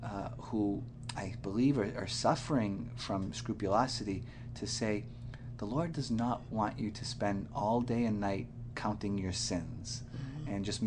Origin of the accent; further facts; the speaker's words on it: Boston, Massachusetts, United States; Yes, I'm from Boston, Massachusetts.